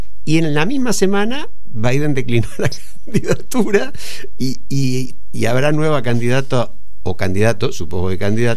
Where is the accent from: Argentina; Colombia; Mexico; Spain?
Argentina